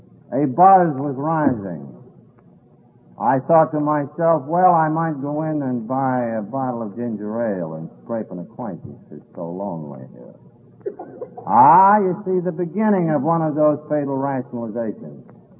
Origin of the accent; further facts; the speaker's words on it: New York, United States; I was a drunk from New York looking for drunks to work on.